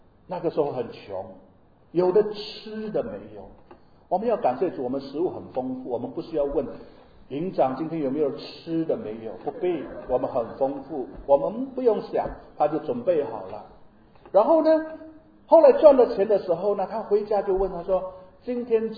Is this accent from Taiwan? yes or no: no; Indonesia; 我们印尼人，我们印尼华人过去有一句流行的一句话